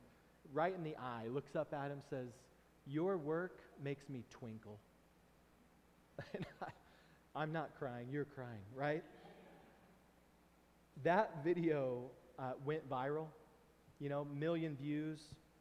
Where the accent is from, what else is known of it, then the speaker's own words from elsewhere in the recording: Texas, United States; I grew up in Texas where we have to mow about 50 weeks a year